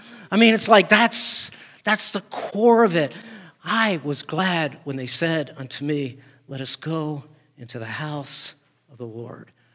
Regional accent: Baltimore, Maryland, United States; So I grew up in Baltimore, Maryland, outside. It was a suburb.

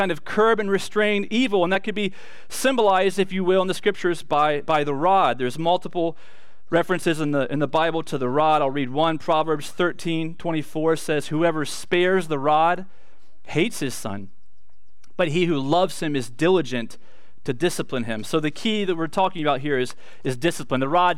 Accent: Ohio, United States; it doesn't affect me at all. I'm from Ohio.

